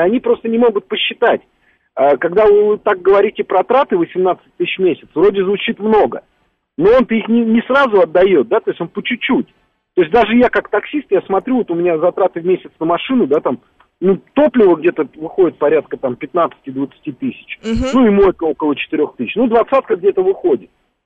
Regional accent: Moscow, Russia; я тоже москвич коренной, живу в этом доме.

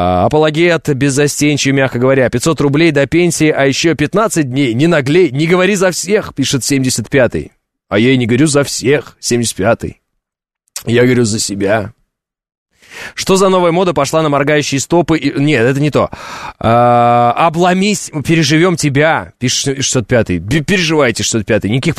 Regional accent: Orenburg Oblast, Russia; also born or lived in Uralsk, Kazakhstan; Я сам из региона. Я из Оренбургской области. Причем из, не из Оренбурга самого. Изначально из Уральска, это Западный Казахстан, потом из одного из районов Оренбургской области на границе с Казахстаном, где живут мои родители.

